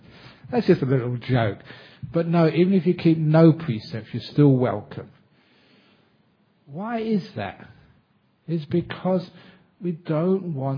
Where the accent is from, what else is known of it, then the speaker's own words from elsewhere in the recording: Acton, London, United Kingdom; born there; I always remember this because I was born in Acton.